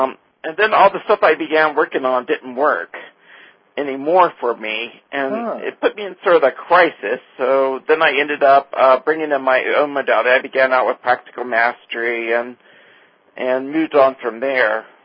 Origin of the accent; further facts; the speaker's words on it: Virginia, United States; I grew up in Central Virginia. My father was a school teacher. My mother was a nurse.